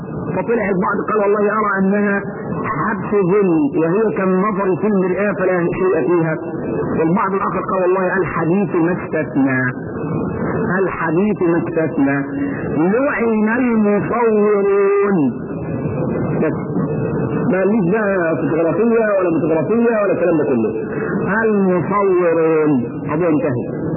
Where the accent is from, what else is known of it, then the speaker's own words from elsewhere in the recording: Egypt; وعندنا في مصر ناس بتقبل الحجره